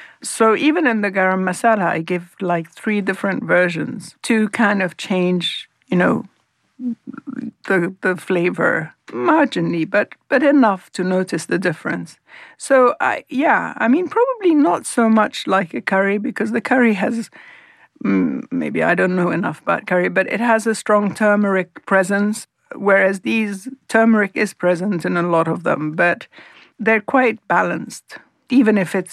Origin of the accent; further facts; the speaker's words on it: Beirut, Beirut Governorate, Lebanon; And I was brought up in Beirut, which was a seaside city.